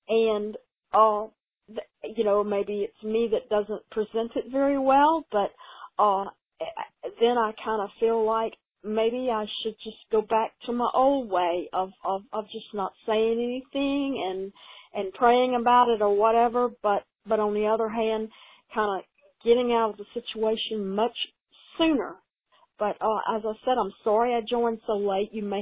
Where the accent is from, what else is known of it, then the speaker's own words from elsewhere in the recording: Louisiana, United States; I'm not the one who, I don't think I'm the one, but I am from Louisiana.